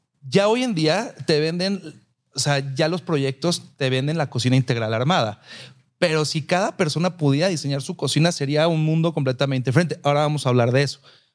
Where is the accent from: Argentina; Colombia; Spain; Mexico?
Mexico; En realidad, nosotros como mexicanos no existía una cocina caliente como tal